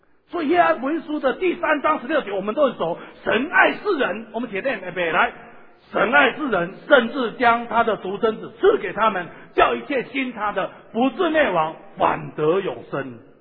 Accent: Taiwan

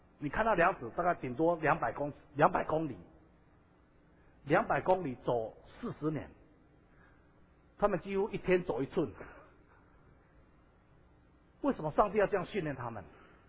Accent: Taiwan; 我常常觉得我们台湾人哦

